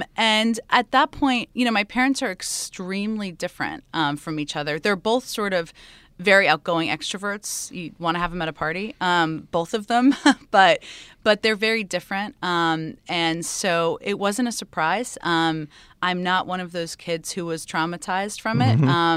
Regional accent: Connecticut, United States; Yes, the deep red state of Connecticut that I grew up in. So I grew up in Connecticut.

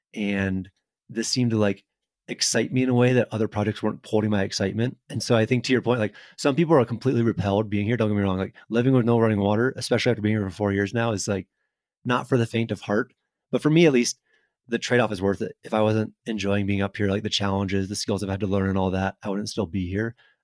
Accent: Florida, United States; I grew up in Florida though, a very flat state, you know, no mountains.

